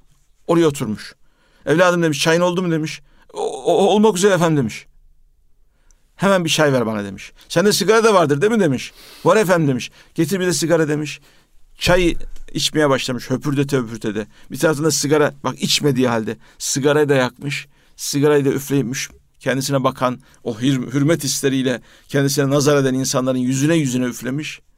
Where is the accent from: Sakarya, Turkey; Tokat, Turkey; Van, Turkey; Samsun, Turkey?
Samsun, Turkey; Vezirköprü; Ben Veziköprülüyüm.